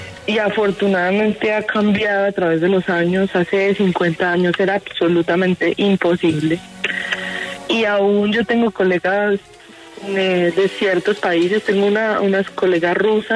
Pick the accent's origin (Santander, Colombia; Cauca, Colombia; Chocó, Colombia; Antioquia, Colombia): Antioquia, Colombia; La Unión; Yo soy de La Unión, del oriente de Antioquia, uh-huh.